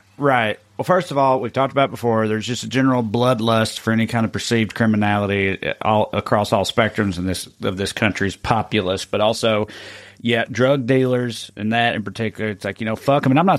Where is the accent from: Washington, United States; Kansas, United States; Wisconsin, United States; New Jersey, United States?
Kansas, United States; Salina; It was the same thing with my mom and in Salina, my hometown.